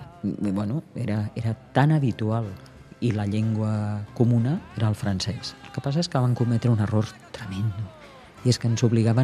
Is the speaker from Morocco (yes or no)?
yes; Tetouan, Tanger-Tetouan-Al Hoceima, Morocco; also born or lived in Tangier; jo vaig néixer a Tànger i vaig viure a Tetuán i tots els caps de setmana anàvem a Tànger. Aleshores, on jo em vaig escolaritzar va ser a Tetuán.